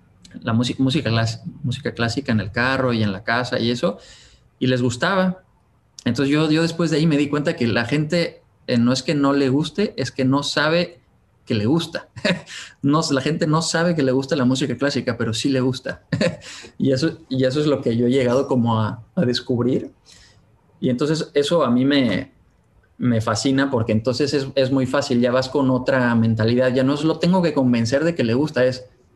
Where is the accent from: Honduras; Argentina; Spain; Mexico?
Mexico; Tijuana, Baja California; Yo crecí en Tijuana y en México le tengo un aprecio y un cariño muy especial.